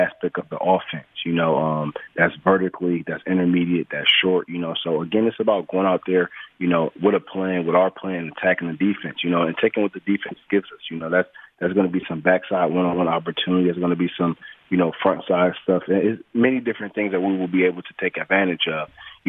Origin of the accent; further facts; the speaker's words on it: Detroit, Michigan, United States; By him being in Detroit, you know, me growing up in Detroit